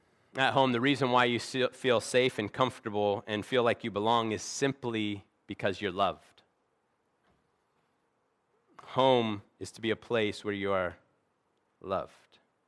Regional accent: Arizona, United States; now in Pennsylvania, United States; You know, I'm from Arizona. That's home. I'd actually probably say now Pennsylvania is more my home. I've lived here more years than I lived in Arizona.

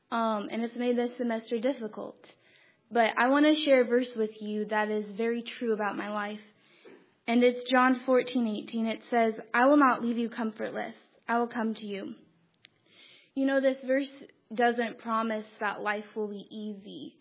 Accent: Illinois, United States; I am a junior elementary education major, and I'm from Illinois.

